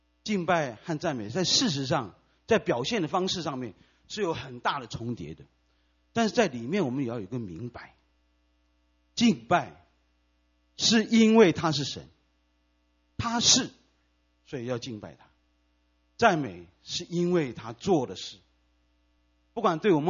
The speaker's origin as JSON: {"language": "Chinese", "country": "China", "said": "我们中国人过新年是我们最重要的一个节日。"}